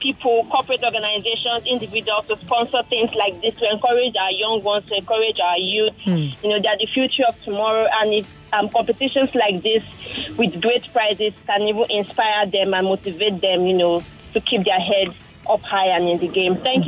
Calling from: Lekki, Lagos, Nigeria; I'm calling from Lekki Traffic.

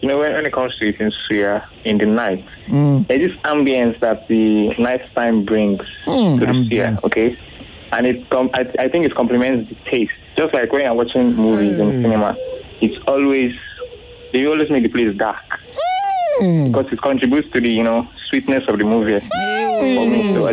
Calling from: Ojo, Lagos, Nigeria; I'm calling from Ojo.

